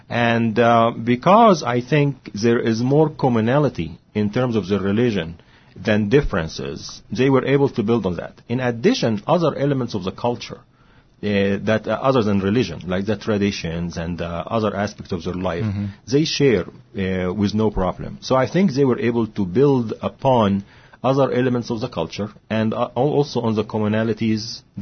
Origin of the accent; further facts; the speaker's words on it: Cairo, Cairo Governorate, Egypt; And I think that's what I saw growing up in Cairo especially